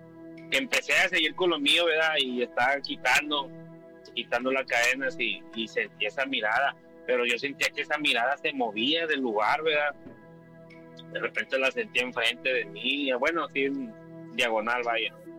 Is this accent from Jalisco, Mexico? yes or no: no; Monterrey, Nuevo León, Mexico; Soy originario de Monterrey.